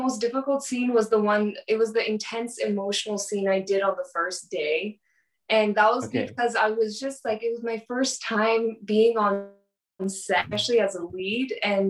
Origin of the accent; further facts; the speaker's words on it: San Diego, California, United States; And I'm from San Diego, California, okay? Yeah. And I grew up here, was born and raised here